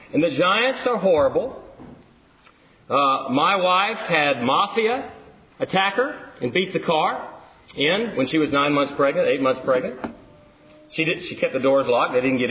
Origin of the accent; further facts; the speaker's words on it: Texas, United States; You know, I'm from Texas. You've got to tell cool stories.